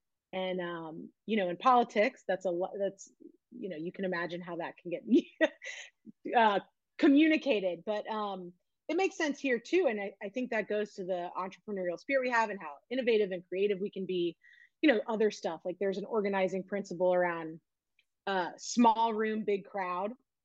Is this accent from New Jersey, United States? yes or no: no; Louisville, Kentucky, United States; I grew up in Louisville.